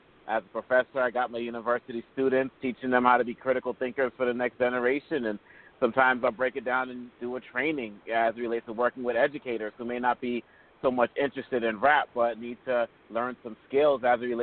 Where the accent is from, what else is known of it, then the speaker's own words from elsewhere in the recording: United States; accent: American; As you can hear, my accent is an American accent, but my parents are from Congo in Central Africa. So growing up in the States, you know, 80s and 90s